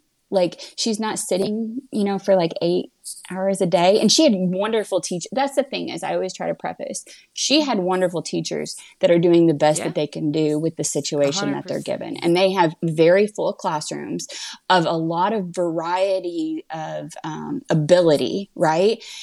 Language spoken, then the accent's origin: English; Indiana, United States; it's kind of funny because we're from Indiana, but we never traveled up to Michigan.